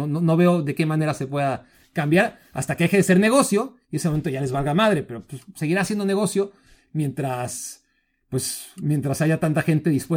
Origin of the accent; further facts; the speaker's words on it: Mexico; así somos los mexicanos, al parecer